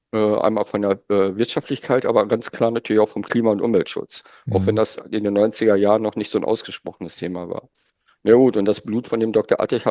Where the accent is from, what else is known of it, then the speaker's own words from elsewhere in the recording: North Rhine-Westphalia, Germany; ich komme ja aus Nordrhein-Westfalen